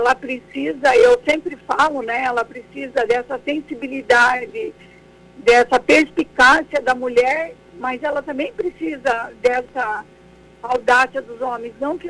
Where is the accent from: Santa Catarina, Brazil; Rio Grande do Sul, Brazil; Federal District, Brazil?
Santa Catarina, Brazil; Brusque; also born or lived in Joinville; que eu saí de casa em 1971, saí de Brusque e fui para Joinville para estudar e trabalhar